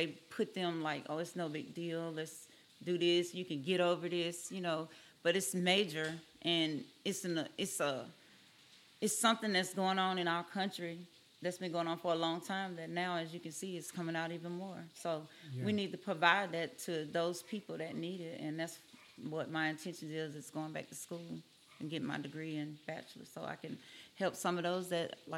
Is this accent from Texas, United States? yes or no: no; McGee, Mississippi, United States; I'm originally from McGee, Mississippi. That's where I was born and raised